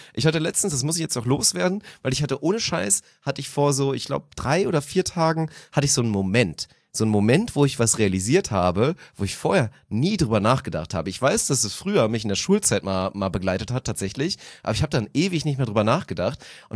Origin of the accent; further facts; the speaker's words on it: Lower Saxony, Germany; auch wenn ich keine richtige Heimat habe in Deutschland, empfinde ich mich schon immer noch so ein bisschen als Norddeutsch, Schrägstrich aber so ein bisschen als Niedersachse